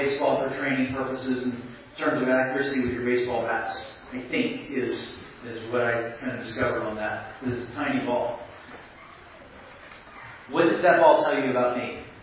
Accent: Maryland, United States; That I grew up outside of Baltimore.

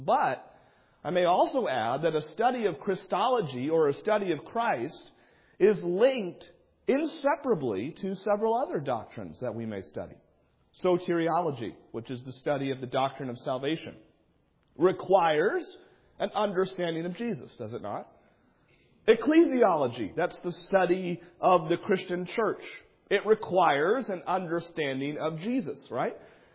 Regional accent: United States; I'm an American

